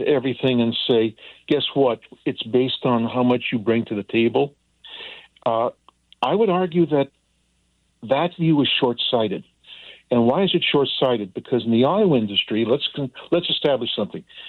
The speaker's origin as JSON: {"language": "English", "country": "Canada", "moved": "yes", "lives_now": "United States", "said": "I'm a dual citizen. I'm originally from Canada. I'm what we call a Canusian."}